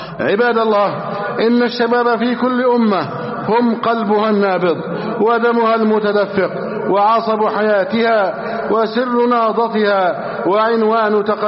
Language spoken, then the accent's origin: Arabic; Egypt; بلدنا مصر